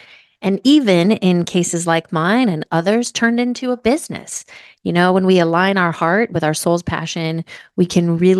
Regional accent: Seattle, Washington, United States; I grew up in Seattle, and long before I was a nurse practitioner, I was really into alternative healing, holistic health.

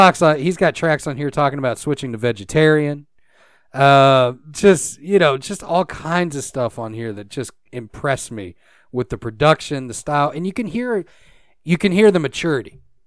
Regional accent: Beaumont, Texas, United States; I'm from Southeast Texas, Beaumont, right near Port Arthur.

